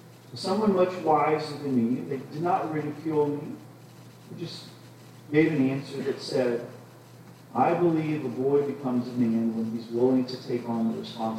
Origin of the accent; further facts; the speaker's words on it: Iowa, United States; When I was growing up in Iowa … we were on the farm, he had pigs